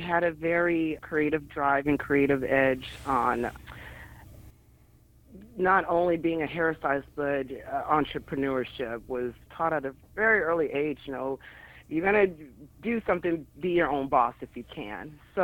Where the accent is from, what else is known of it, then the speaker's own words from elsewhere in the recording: Anchorage, Alaska, United States; Yes, born and raised in Anchorage, Alaska. My parents came up in the 70s, started in Delta Junction, came to Anchorage.